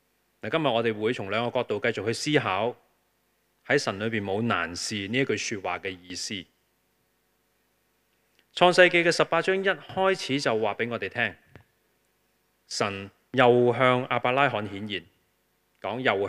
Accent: Hong Kong; 系啊，我哋香港人好紧张嗰个界线

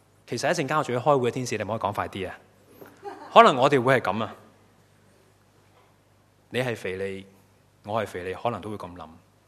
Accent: Hong Kong; 我们香港人又很厉害，刚才讲完我们会做可行性报告

